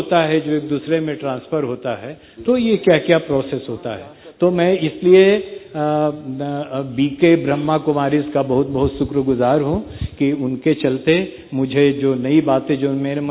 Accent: Bihar, India; मैं बिहार से आया हूँ। बिहार में एक जिला है जहानाबाद।

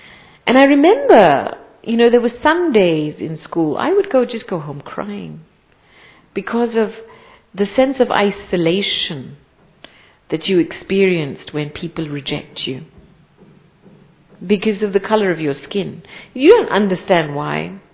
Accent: England, United Kingdom; also born or lived in Africa; because I was born in Africa and we moved to England, myself and my brother were the only two Asians in this school. We were in a part of England that was very, very conservative.

